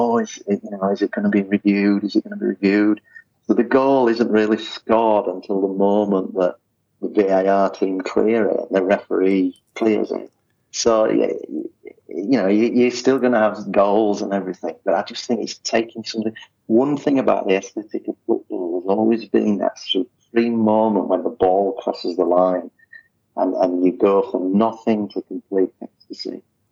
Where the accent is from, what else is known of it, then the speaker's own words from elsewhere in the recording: Yorkshire and the Humber, United Kingdom; I grew up in West Yorkshire, and we actually watched Rugby League, which was still quite a working-class game